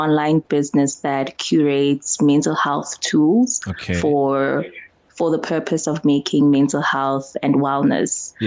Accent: Ermelo, Mpumalanga, South Africa; born there; I was born in Mpumalanga, Ermelo.

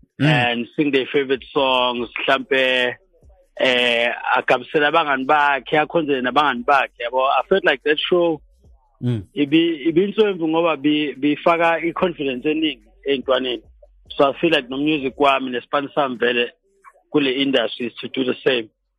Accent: Umlazi, KwaZulu-Natal, South Africa; Yeah, growing up in Umlazi for us, because I'm born in 83

